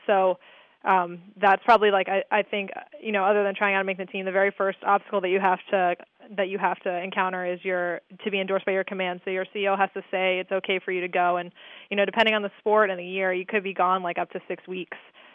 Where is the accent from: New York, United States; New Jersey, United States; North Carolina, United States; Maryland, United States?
Maryland, United States; Upper Marlboro; Maryland, right outside D.C. It's called Upper Marlboro.